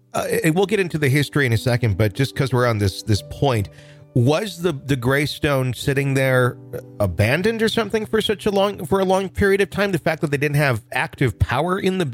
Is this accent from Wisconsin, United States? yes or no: yes; Fond du Lac, Wisconsin, United States; That's where I grew up. That was my hometown.